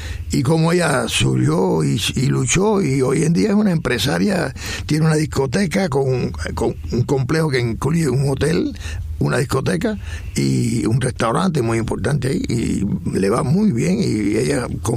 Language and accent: Spanish; Cuba; moved away; Y entonces yo salí de Cuba en bronca con ella.